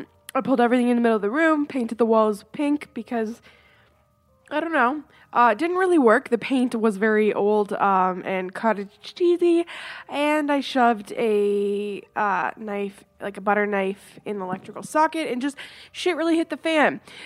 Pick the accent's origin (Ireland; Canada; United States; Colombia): Canada; One thing though, I am from Canada.